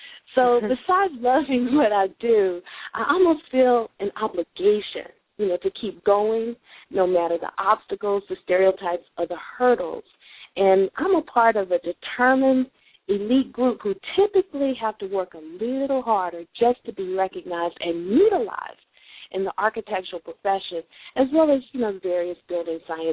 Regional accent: Southern US, United States; I was born and reared in the South

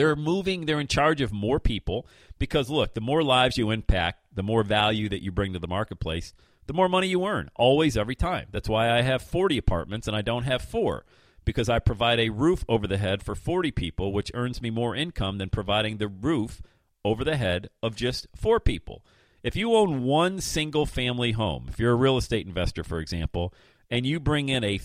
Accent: Bradford, Pennsylvania, United States; also born or lived in Buffalo; I grew up in the Western Pennsylvania area in Bradford and spent 7 years in Buffalo, New York.

